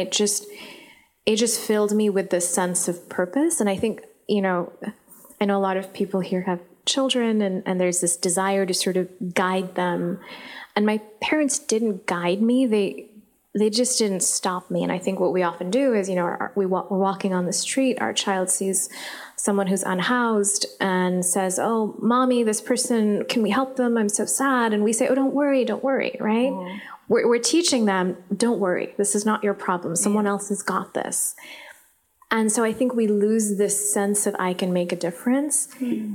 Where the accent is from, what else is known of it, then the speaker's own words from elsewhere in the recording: Islamabad, Islamabad Capital Territory, Pakistan; I was growing up in Islamabad. It was a post-9/11 world.